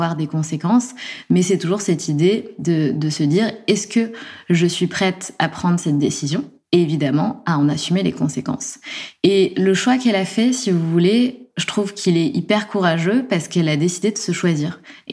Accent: Besançon, Bourgogne-Franche-Comté, France; moved away; Donc moi, je suis née à Besançon, donc dans le Doubs. Département 25.

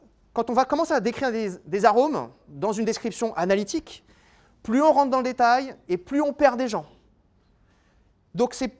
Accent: Occitanie, France; born there; Je suis né près de Toulouse, je sens très bien les fleurs de violette

